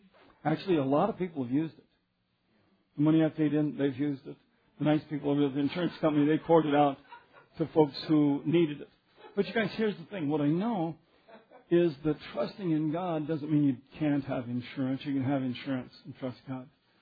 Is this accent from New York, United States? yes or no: no; Arkansas, United States; I said, Arkansas. You see right there, I came from Arkansas.